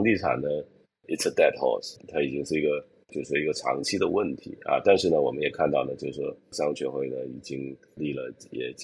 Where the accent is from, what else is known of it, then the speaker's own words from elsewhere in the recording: China; 那我们中国人都说哈，这个办法总比问题多，对吧？